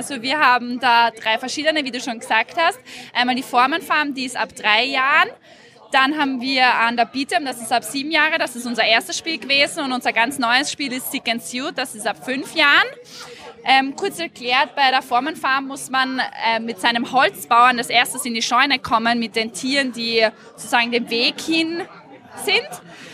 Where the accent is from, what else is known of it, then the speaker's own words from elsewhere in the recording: Wiener Neustadt, Lower Austria, Austria; Ja, genau, wir sind aus Wiener Neustadt nämlich, also aus Niederösterreich